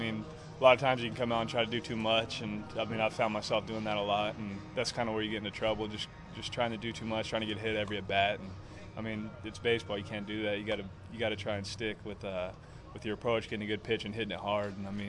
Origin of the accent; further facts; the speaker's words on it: California, United States; I loved it, actually. I mean, just the weather, being able to play baseball, playing whatever sport I wanted year-round